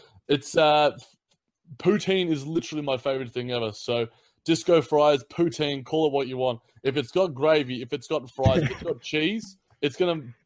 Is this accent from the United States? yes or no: no; Australia; to now being this underdog team that just appeals to me as an Aussie.